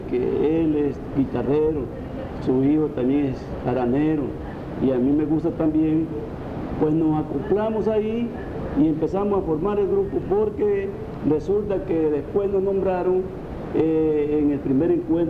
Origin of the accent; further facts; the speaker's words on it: Los Lirios, Mexico; born there; Mire, yo nací en 1937. Sí. Soy nacido acá en Los Lirios.